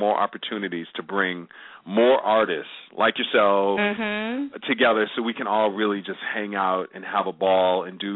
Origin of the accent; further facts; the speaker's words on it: Chicago, Illinois, United States; And we're all from Chicago.